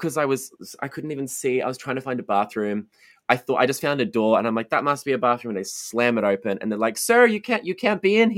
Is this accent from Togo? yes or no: no; Australia; I'm from Australia. We don't have weed here.